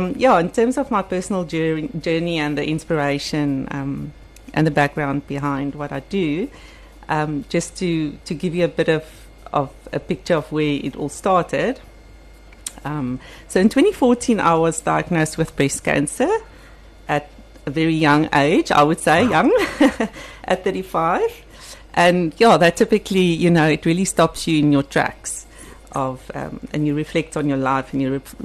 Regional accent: Cape Town, Western Cape, South Africa; now in Ballito, South Africa; like you said, and I'm based here in Ballito. I'm a modern artist, and I'm actually from Cape Town.

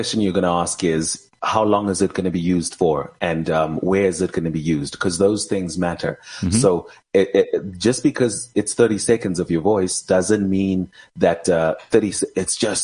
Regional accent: Vanderbijlpark, Gauteng, South Africa; first language Afrikaans; English is a second language; I did my primary and my high school. I did in Afrikaans. So Afrikaans was my first language.

